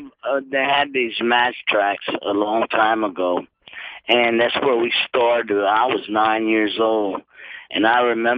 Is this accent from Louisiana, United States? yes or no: yes; Erath, Louisiana, United States; It ain't too big. But it's my hometown, and when I go down there, everybody knows me, you know.